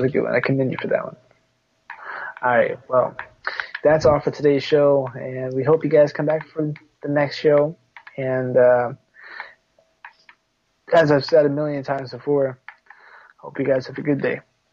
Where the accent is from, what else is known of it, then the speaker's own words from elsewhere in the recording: New Zealand; as a Kiwi